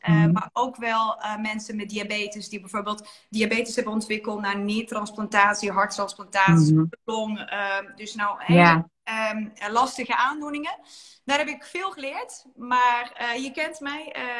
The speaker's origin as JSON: {"language": "Dutch", "country": "Serbia", "lives_now": "Netherlands", "said": "Ik kom zelf uit Servië. Ik begon mijn carrière, ik zat vanavond echt uit te rekenen, maar ongeveer 22 jaar geleden in Nederland, in Erasmus Medisch Centrum."}